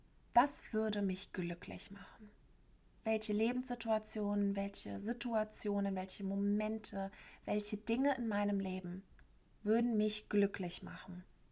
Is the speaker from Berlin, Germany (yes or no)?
yes; Berlin, Germany; Bei uns in Berlin sind es ja die Schrippen.